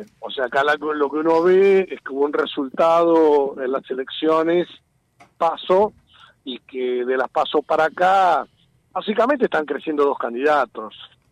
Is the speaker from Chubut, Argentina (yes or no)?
no; Tucumán, Argentina; Yo te puedo decir que vengo de Tucumán.